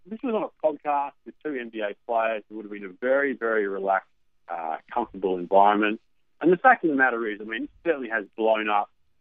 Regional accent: Australia; I told them I'm from Australia

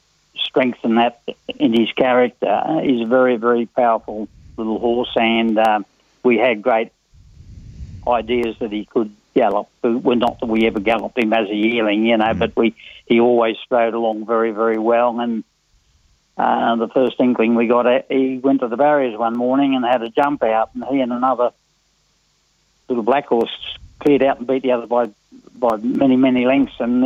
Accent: Newcastle, New South Wales, Australia; I come from a racing family. I come from Newcastle. My grandfather was a trainer. I had two uncles that were jockeys, very successful jockeys

